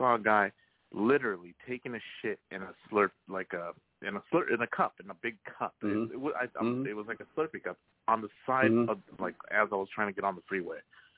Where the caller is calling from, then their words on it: San Diego, California, United States; I'm calling from San Diego, California, here in liberal San Diego